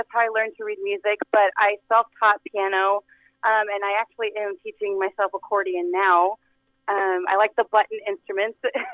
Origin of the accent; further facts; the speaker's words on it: Des Moines, Iowa, United States; also born or lived in Florida; So I was born in Florida, but I moved to Des Moines when I was about 4 years old with my family. My parents are Colombian immigrants, so I'm a Colombian American Iowa resident, and I've grown up in Iowa